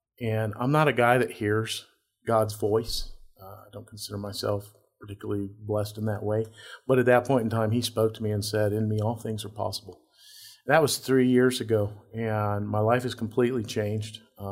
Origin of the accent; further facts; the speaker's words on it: Montana, United States; I'm from Montana, and I went to Montana for a reason back in 99.